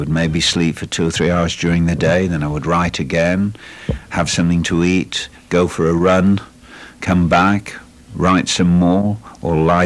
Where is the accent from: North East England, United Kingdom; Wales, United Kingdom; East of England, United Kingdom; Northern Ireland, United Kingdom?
Northern Ireland, United Kingdom; Belfast; also born or lived in England; I was born in England, but my parents broke up when I was literally a baby in arms. So my mother went back to Belfast, to her family. And so I was raised there.